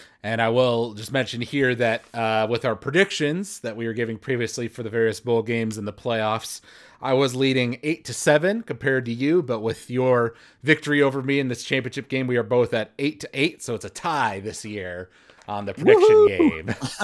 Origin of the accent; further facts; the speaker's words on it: Michigan, United States; Now, I should say that, obviously, I grew up in Michigan and everything, so in a normal year, I probably would have been rooting for Michigan to win.